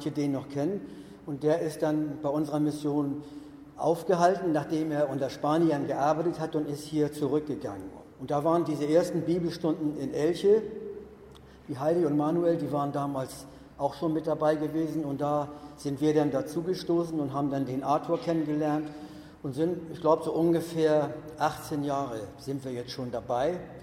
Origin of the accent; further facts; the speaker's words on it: Hamburg, Germany; ich komme aus Hamburg.